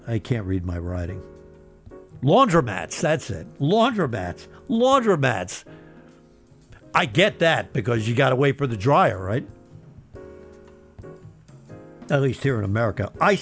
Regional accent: United States; since I'm American.

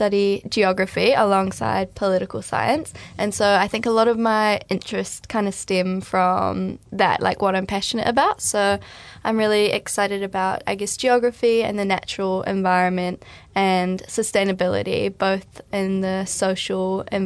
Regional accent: Hastings, Hawke's Bay, New Zealand; moved away as an adult; I'm from Hastings, so in Hawke's Bay. I had no choice but to move for uni, and I chose to come to Waikato.

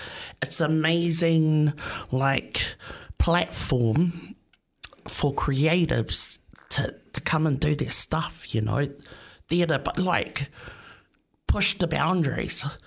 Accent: New Zealand; So I'm Samoan, but I grew up in Aotearoa.

